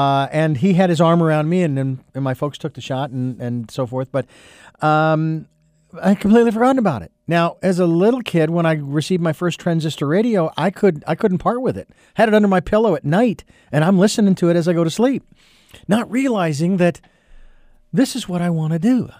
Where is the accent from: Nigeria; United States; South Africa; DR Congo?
United States; Phoenix, Arizona; born and raised in the Phoenix area, and started working.